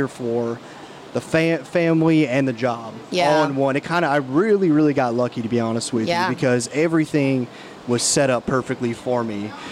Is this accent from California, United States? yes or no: no; Fargo, North Dakota, United States; also born or lived in Iowa; born and raised in Fargo, North Dakota, and then eventually I did my graduate school in Iowa.